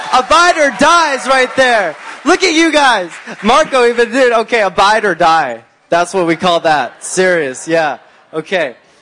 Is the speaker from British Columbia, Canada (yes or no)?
yes; Langley, British Columbia, Canada; Yeah, I grew up here in Langley. I was born at a young age, and so yeah, I've like lived here all my life.